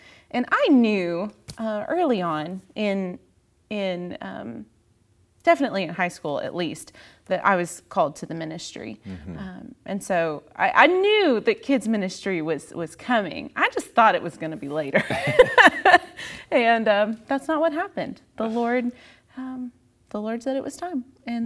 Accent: Dayton, Ohio, United States; also born or lived in Orlando, Florida; I was born in Orlando, Florida, into a wonderful Christian home. I have wonderful parents. I have three older brothers, so I've got my own little security squad around me. It's great. But we moved to Dayton, Ohio shortly after

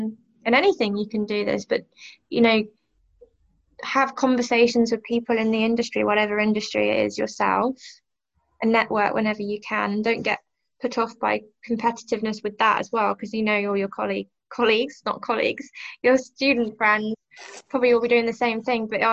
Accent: London, United Kingdom; But I went to a university that was in my hometown, so...

